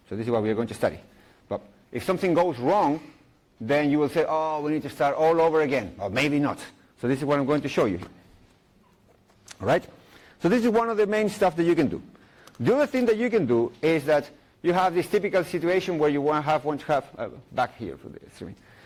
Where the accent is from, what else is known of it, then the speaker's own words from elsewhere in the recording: Chile; now in Belgium; I'm originally from Chile, living in Belgium since the beginning of the century.